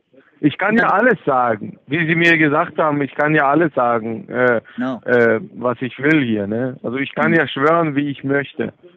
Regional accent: Austria; Ich bin Österreicher, habe ich ja schon wiederholt.

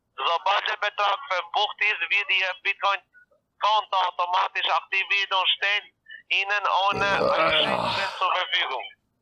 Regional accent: Ireland; German is a second language; ich komme aus Irland und ich kann schon vor zwei Jahren Deutsch sprechen.

